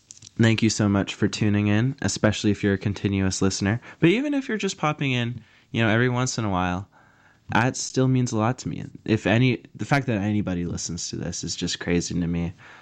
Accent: Seattle, Washington, United States; I'm from Seattle. I have to like grunge.

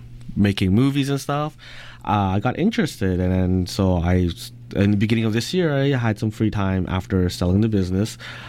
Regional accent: Canada; me, who's been born and raised in Canada, has gone through the entire school system

